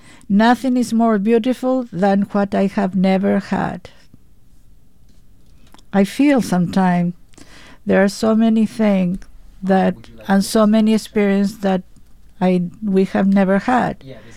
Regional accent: Santiago, Santiago Metropolitan Region, Chile; English is a second language; because I grew up in Chile, in Santiago

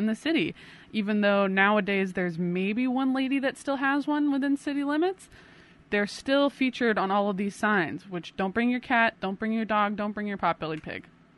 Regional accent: Seattle, Washington, United States; Yeah, so I grew up in Seattle

